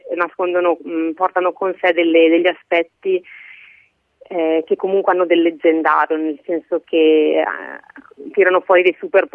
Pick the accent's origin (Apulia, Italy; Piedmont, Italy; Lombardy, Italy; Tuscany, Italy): Lombardy, Italy; Varese; now in Padua, Italy; perché sono originaria di Varese, ma vivo a Padova